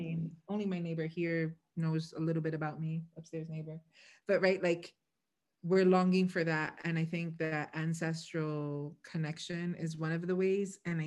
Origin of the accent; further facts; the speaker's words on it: Brooklyn, New York, United States; now in Lancaster, United States; when I introduce myself, I let people know now that I'm from Brooklyn because I don't know what the fuck they're expecting out of somebody living in Lancaster, Pennsylvania.